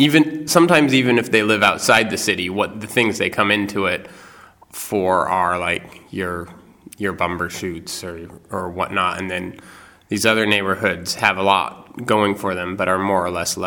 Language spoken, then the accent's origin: English; Seattle, Washington, United States; Yes, I grew up in Lake City neighborhood, which is in the north end of town, but there are ways in which it has a lot of similarities to the south end.